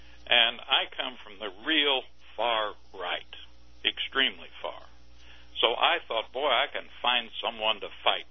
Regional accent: Farmersburg, Indiana, United States; I'm not a Michigan fan, but I'm not an Ohio fan. I'm from Farmersburg.

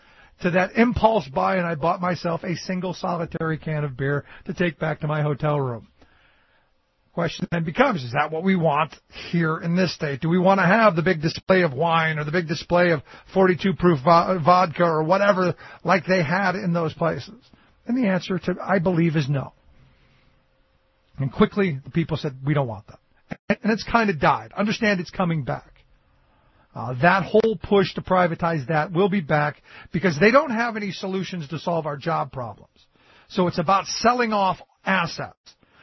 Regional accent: Cleveland, Ohio, United States; And I go back to my hometown of Cleveland. Where just we were just back home for a little bit

